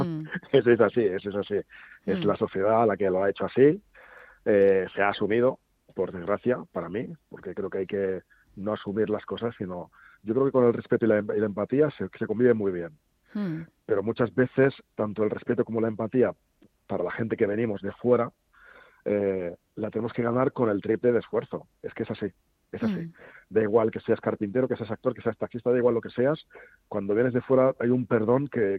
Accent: Madrid, Community of Madrid, Spain; also born or lived in Ciempozuelos; yo soy de Vallecas y de Cempozuelo, yo soy el típico madrileño, jobar, o sea, yo tengo mi barrio y mi pueblo.

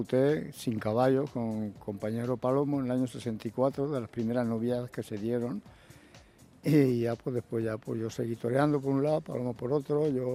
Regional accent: Valencia, Valencian Community, Spain; pero en realidad soy

